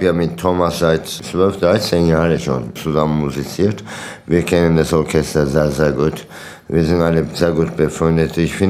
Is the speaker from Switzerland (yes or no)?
no; Anatolia, Turkey; German is a second language; der vierte Satz Anatolien, meine Heimat.